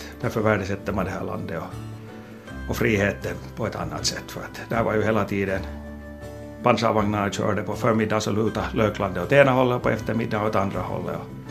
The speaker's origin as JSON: {"language": "Swedish", "town": "Bromarv", "region": "Uusimaa", "country": "Finland", "tie": "born or raised there", "said": "jag började ju redan som liten pojke och satte några jordnötter i mammas blomkrukor hemma i Bromarv."}